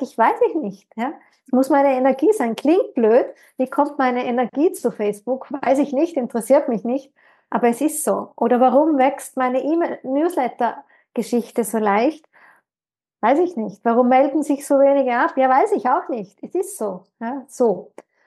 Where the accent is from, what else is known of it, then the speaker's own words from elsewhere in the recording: Tyrol, Austria; Ich bin Tirolerin